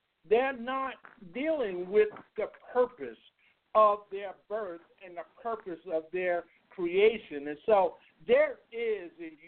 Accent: New York, United States; You know, growing up in New York, Joyce, I had the blessing of having Jewish friends early on in my life

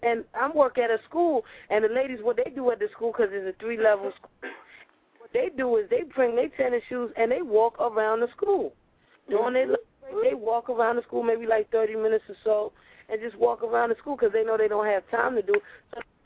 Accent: Nigeria; because I'm Nigerian

